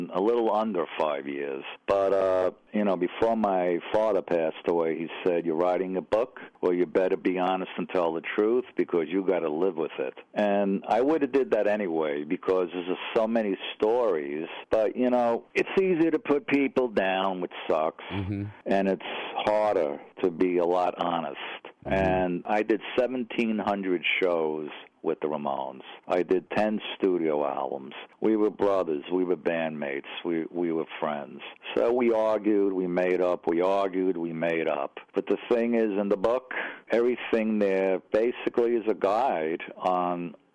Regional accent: Brooklyn, New York, United States; But I really discuss my time growing up in Brooklyn

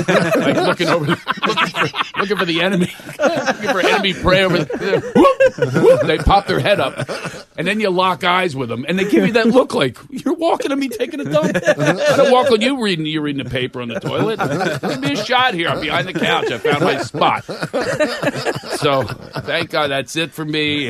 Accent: Philadelphia, Pennsylvania, United States; I tell them stories about me growing up in Philadelphia

